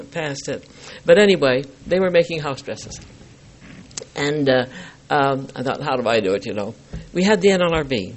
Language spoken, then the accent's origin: English; Provo, Utah, United States; let them know who I was and from Provo and all the rest, but having grown up here all around.